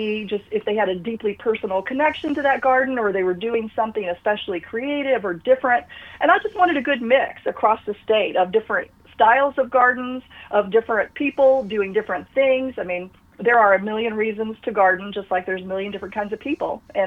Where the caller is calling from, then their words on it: Austin, Texas, United States; I'm calling from Austin. That's where I live.